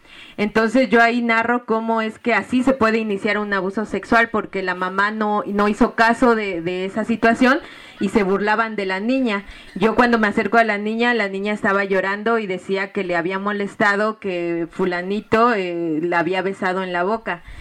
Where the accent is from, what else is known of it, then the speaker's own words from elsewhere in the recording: Mexico City, Mexico; yo estudié, soy de la Ciudad de México